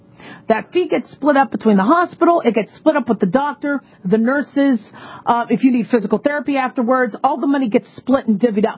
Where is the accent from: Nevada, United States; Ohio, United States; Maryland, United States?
Nevada, United States; Las Vegas; I'm from Las Vegas.